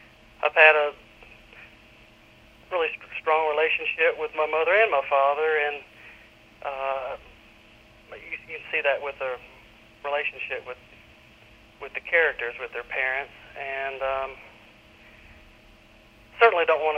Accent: Memphis, Tennessee, United States; I have one brother and then my parents, and I grew up in Memphis, and I had a lot of relatives who lived out in the country

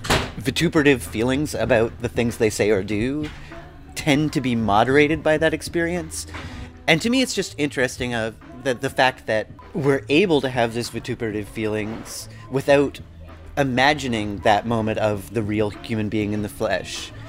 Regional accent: Canada; also born or lived in Quebec; as a Canadian and as someone who used to live in Quebec

